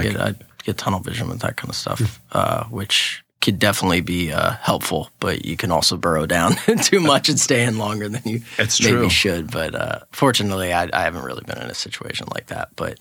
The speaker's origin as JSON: {"language": "English", "town": "Indiana", "region": "Pennsylvania", "country": "United States", "tie": "born or raised there", "also_born_or_lived": "Lompoc, California / Ohio", "said": "Originally, I was born in Lompoc, California. Moved to Ohio. My dad was getting his master's and then quickly made our way back to Indiana, Pennsylvania."}